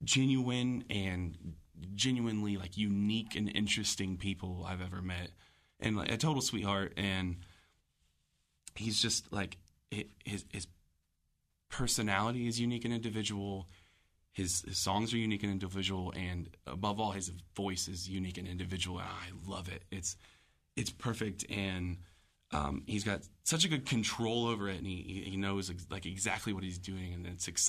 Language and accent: English; Xenia, Ohio, United States; We're all originally from Xenia, so we get Xenia folks to come out to Yellow Springs